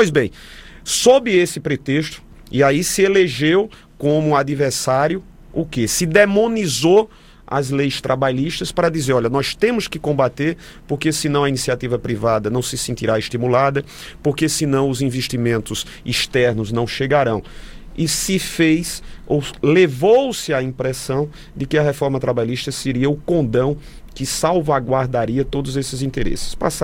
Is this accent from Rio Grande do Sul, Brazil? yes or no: no; Campina Grande, Paraíba, Brazil; a nossa querida Campina Grande, que é a minha terra natal